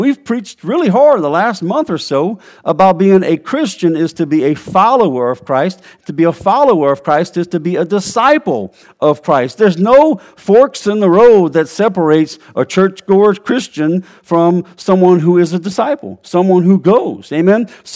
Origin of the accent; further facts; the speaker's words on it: Louisiana, United States; Mike, I know you don't brag about it, but I'm from Louisiana, and we got some unique folk down there.